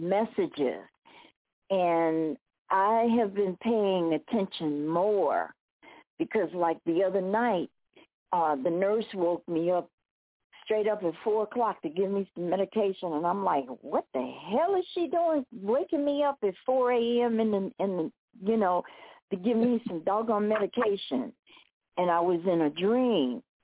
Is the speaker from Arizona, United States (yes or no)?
yes; Phoenix, Arizona, United States; born there; I was born in Phoenix, Arizona.